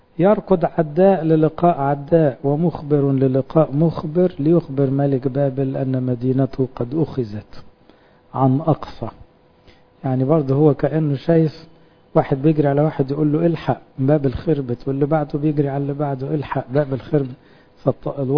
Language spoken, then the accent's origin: Arabic; Upper Egypt, Egypt; يعني يستخبوا زي عندنا في الصعيد كده